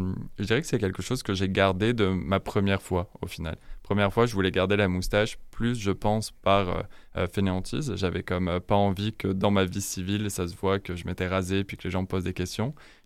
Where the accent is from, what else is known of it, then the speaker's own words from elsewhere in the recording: France; je suis français, mais aussi portugais.